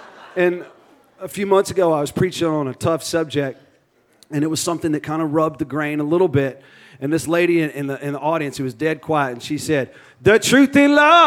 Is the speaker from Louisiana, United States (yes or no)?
yes; Baton Rouge, Louisiana, United States; You know, I was just introduced and they said that when I preach, because I'm from Baton Rouge, our church loves to shout and loves to do that stuff.